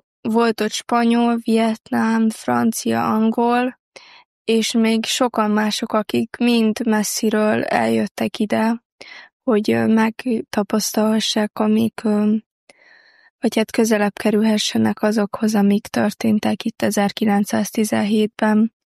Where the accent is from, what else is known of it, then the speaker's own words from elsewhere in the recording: Zalaegerszeg, Zala, Hungary; és Zalaegerszegről jöttem.